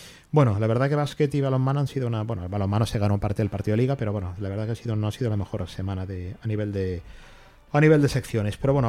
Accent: Catalonia, Spain; yo que soy catalán

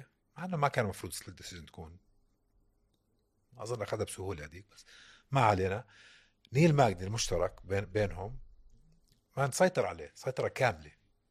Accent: Syria; أنا سوري بس ما غلط كتير

